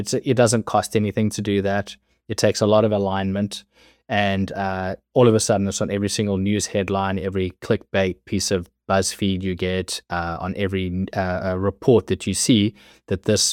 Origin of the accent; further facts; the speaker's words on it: South Africa; now in United States; although I'm South African, my parents are British. So I was brought up on British comedy